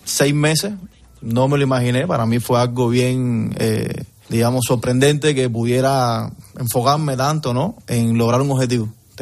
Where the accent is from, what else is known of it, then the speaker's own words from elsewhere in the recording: Cuba; moved away as an adult; hace ya directamente un año y tres meses que salí de Cuba ya. Salí un 3 de agosto